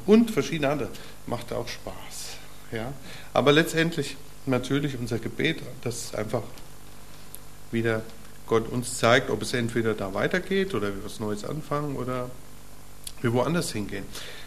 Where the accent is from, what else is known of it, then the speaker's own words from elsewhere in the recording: Wetzlar, Hesse, Germany; ich hatte es gesagt, ich bin aus Wetzlar